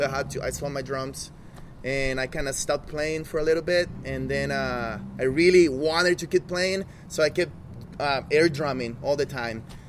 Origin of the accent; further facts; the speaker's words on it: El Salvador; I started learning to play. I'm originally from El Salvador.